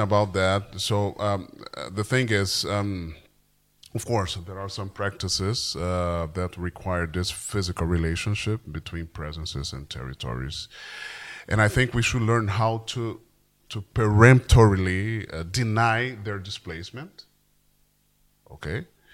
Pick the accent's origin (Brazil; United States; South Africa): Brazil; Nowadays, I'm from Brazil.